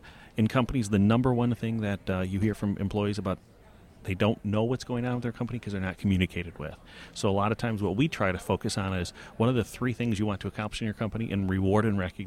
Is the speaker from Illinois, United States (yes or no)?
no; Michigan, United States; I agree. I'm from Michigan, so this is very warm for me.